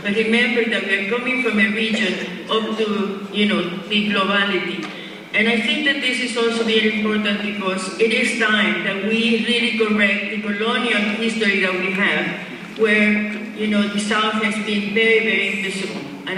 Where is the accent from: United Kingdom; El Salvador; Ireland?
El Salvador; I am from El Salvador